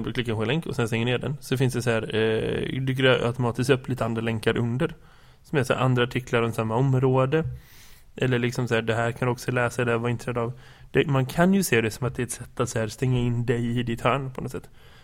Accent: Sweden; also born or lived in United States; jag växte upp delar av min barndom i USA som på den tiden var lite så som i Sverige är idag. Tillgång till vad du vill när du vill. Det finns massa kanaler. Du behöver inte så... Jag flyttade hem till Sverige.

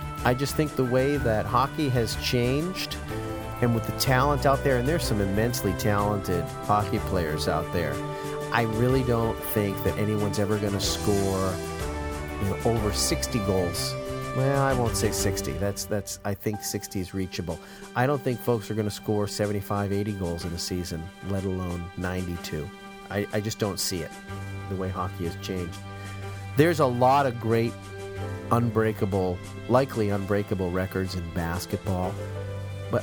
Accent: New England, United States; And, you know, I grew up in New England, and I wasn't a big boater, but I like boats.

